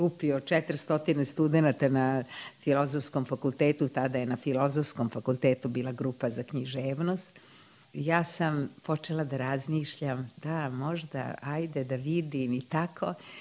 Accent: Vršac, Vojvodina, Serbia; now in Belgrade, Serbia; ja sam došla iz Vršca, nikog nisam još poznavala i tako

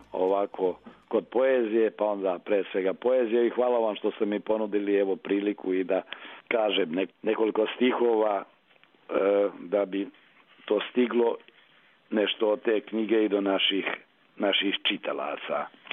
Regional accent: Republika Srpska, Bosnia & Herzegovina; now in Serbia; i kod nas u Republici Srpskoj, pa i ovde, jeli, dakle u Srbiji

